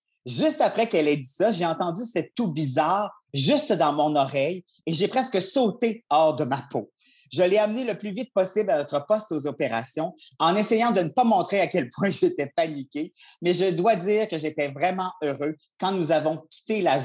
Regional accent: Quebec, Canada; moi, je viens de Charlevoix.

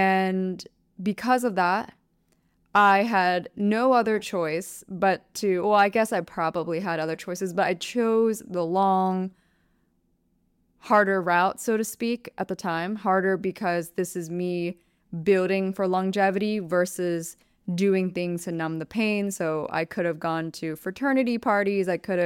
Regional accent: United States; now I'm obviously going to add to that I grew up in American culture where just dynamics are different. And of course, my heritage is predominantly Vietnamese and Asian culture.

